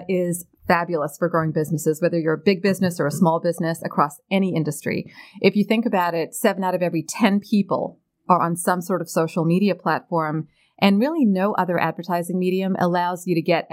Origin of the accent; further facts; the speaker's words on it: South Africa; I'm from South Africa. We've got the big five game.